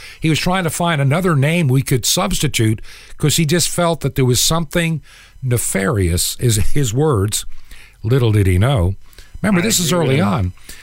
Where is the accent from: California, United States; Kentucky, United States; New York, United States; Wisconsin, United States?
New York, United States; No offense. I am from New York.